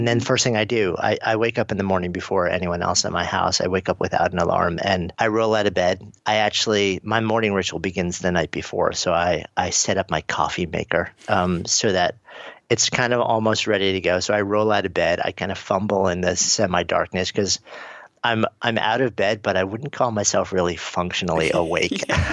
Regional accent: New York, United States; but I'm a New Yorker, so I try not to.

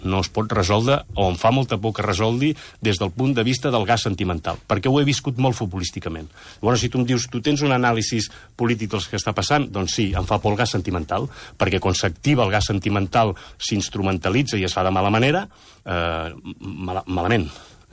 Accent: Catalonia, Spain; Jo sóc del Lluçanès i al mateix temps de la Plana de Vic i d'Osona

